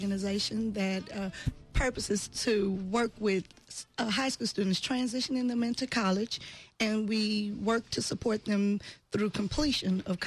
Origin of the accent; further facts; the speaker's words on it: Sunnyside, United States; Well, when you come from I came from Sunnyside, and mm-hmm. If you didn't have a parent who had attended college, then you didn't even think that as an option.